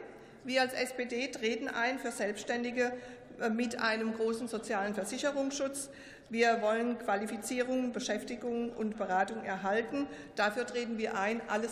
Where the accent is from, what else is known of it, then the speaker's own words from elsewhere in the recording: Rhineland-Palatinate, Germany; Ja, übrigens in Rheinland-Pfalz, da wo ich herkomme, da gibt es eine erfolgreiche Ampelregierung seit vielen Jahren.